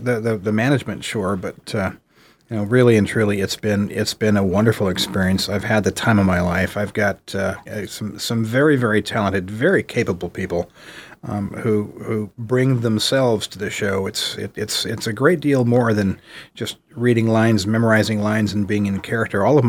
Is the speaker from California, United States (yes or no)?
yes; California, United States; I grew up in California and have most of my theater experience there.